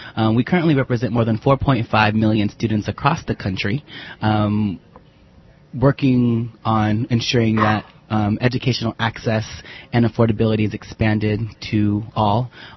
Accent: Sacramento, California, United States; also born or lived in Guam; Yeah, well, I was born in Guam, but I grew up most of my life in Sacramento, California.

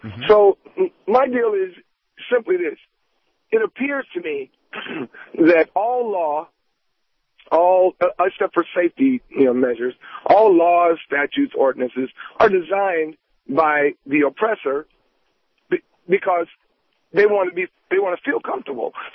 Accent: the South, United States; I watch his show, I think he's funny, but it's funny because he's a redneck, and I'm from the South, and I get it.

